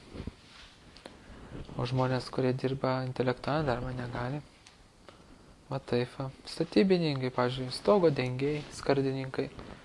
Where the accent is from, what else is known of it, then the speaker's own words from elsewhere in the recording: Kaunas, Kaunas County, Lithuania; aišku, ten buvo miestas, bet vis tiek buvo truputėlį gamtos. Šaliakalnį augau prie Vytauto parko, ten daug yra, prie žolyno.